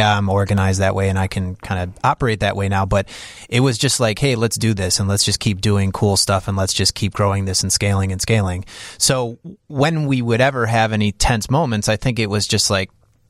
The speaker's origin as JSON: {"language": "English", "town": "Chicago", "region": "Illinois", "country": "United States", "tie": "born or raised there", "said": "Grew up like Rogers Park, Bryn Mawr, and Broadway."}